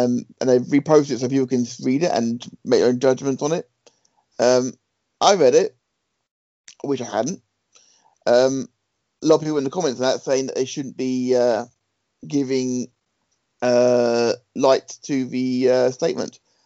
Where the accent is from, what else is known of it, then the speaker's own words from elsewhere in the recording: England, United Kingdom; I'm English.